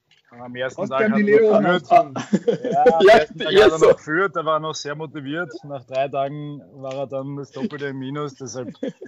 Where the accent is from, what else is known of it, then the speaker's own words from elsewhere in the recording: Vienna, Austria; Aber ich als Wiener